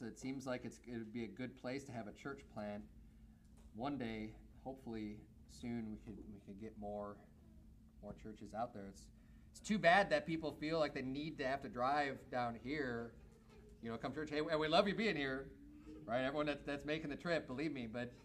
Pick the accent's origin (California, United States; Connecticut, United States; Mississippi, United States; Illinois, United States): Illinois, United States; also born or lived in Arizona; Yes, growing up in Illinois, we used to do the same thing, but I lived in Arizona for like 20 years